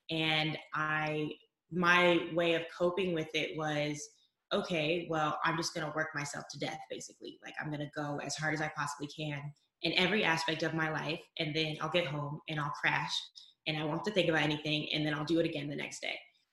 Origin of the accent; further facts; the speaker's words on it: North Carolina, United States; and I'm from North Carolina. So I had gone from, you know, small-ish town in North Carolina to moving all the way across the country and living in LA.